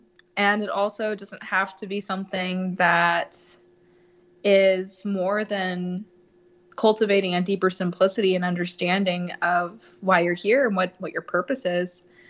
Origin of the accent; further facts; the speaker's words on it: Plano, Texas, United States; also born or lived in Indiana; That's where I was born. And I grew up in North Texas in Plano, Texas, which is an all-American city.